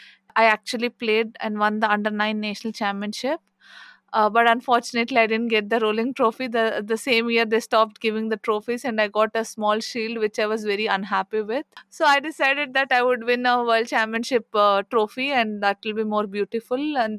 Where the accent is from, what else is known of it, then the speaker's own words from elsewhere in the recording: India; So, yeah, I'm from India.